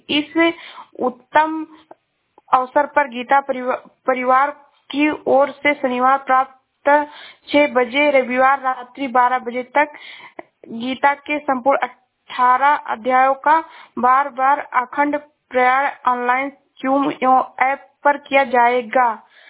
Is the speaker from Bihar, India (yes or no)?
no; Shravasti, Uttar Pradesh, India; मैं जिला श्रावस्ती से हूँ।